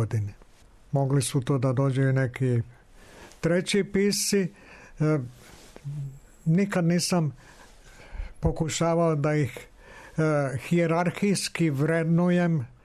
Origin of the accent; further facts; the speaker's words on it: Slavonski Brod, Brod-Posavina County, Croatia; ja sam imao detinjstva u Bosanskom Brodu prve tri godine, tamo sam se rodio. Onda sljedećih 7 godina do 10. svoje godine u Slavonskom Brodu. Tu sam počeo da učim osnovnu školu i prva tri razreda osnovne škole sam završio u Slavonskom Brodu.